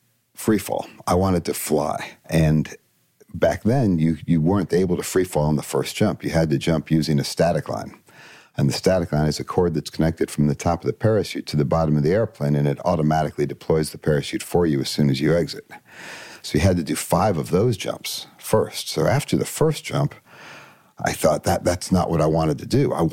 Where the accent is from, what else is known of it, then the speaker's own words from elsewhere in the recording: Columbus, Ohio, United States; Mostly in Columbus, Ohio.